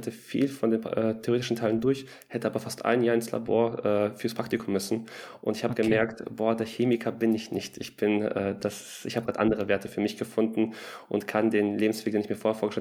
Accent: Lower Saxony, Germany; Ich bin im Südkreis Osnabrück groß geworden, hatte mit den Bergen oder auch allgemein mit der Natur nicht viel am Hut

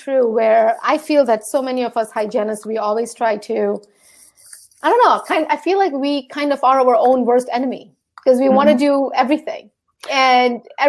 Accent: U.S. Virgin Islands; also born or lived in India / New Jersey; now in Washington, United States; I was born in India, raised in the Virgin Islands, lived in New Jersey. Now I'm living in Washington State.

